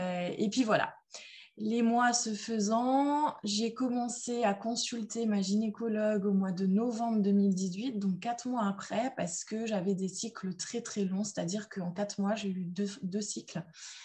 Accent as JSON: {"language": "French", "town": "Strasbourg", "region": "Grand Est", "country": "France", "said": "du coup j'ai 33 ans, je suis infirmière en réanimation, je suis de Strasbourg"}